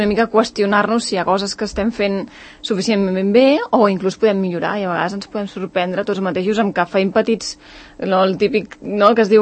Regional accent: Mirassol, Catalonia, Spain; De fet, no és casualitat que jo també soc de Mirassol i diverses persones que estan involucrades en el projecte són de Mirassol. I jo he nascut allà, llavors quan explico el barri de que jo soc de quan era petita, doncs era això, el meu carrer era de terra

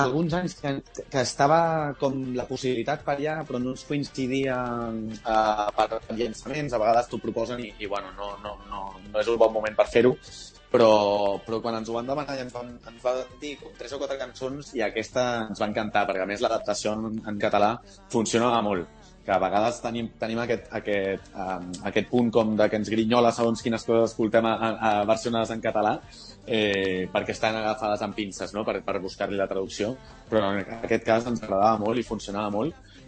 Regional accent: Sant Cugat, Catalonia, Spain; now in Barcelona, Spain; nosaltres som de Sant Cugat els dos

